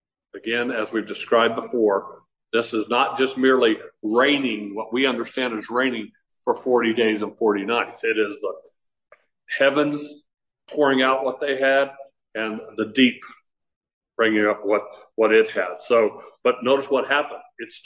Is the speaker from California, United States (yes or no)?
no; Chandler, Arizona, United States; I grew up in Chandler, and all we ever drank in Chandler was well water.